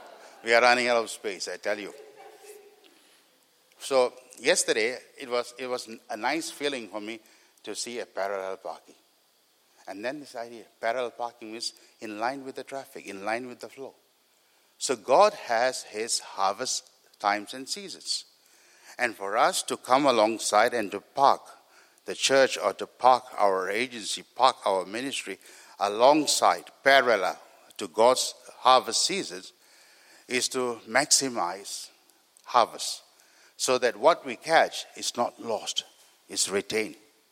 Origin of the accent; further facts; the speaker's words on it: Singapore; Now I began to get really serious, because I am from Singapore. I live in the east.